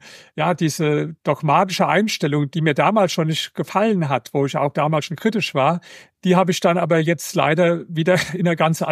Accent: Germany; ich komme ja hier aus Deutschland.

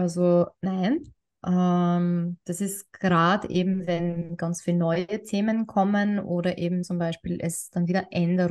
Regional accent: Austria; bei uns in Österreich ist das irgendwie so ein Thema mit diesen Zertifikaten

